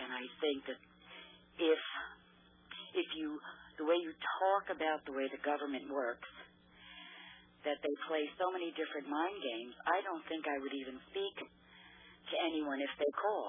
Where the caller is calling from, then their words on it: New Jersey, United States; Hi, Mr. Cooper. … from New Jersey.